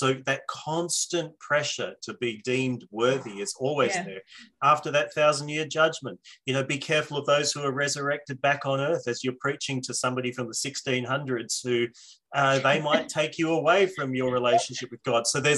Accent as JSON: {"language": "English", "town": "Perth", "region": "Western Australia", "country": "Australia", "tie": "born or raised there", "said": "Now, I grew up on the West Coast in Perth, so that meant travelling across the other side of Australia, first time out of home."}